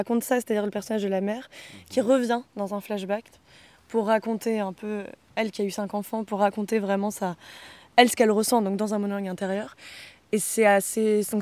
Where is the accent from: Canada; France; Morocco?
France; Porspoder, Brittany; Moi aussi, je viens du Finistère, à Porspoder.